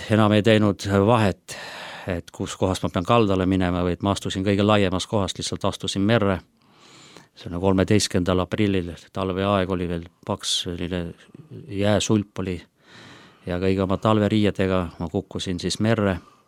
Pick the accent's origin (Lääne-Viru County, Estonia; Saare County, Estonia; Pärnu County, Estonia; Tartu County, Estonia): Lääne-Viru County, Estonia; Tapa; Kuna ma olen Tapal pärit, siis on ka väga palju oli ka sellist rahvusvahelist nagu eestlaste venelaste vahel.